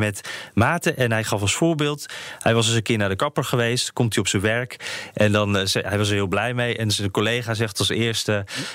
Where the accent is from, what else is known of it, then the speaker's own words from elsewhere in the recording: Netherlands; En ja, dat wij als Nederlanders staan daar wel dichterbij.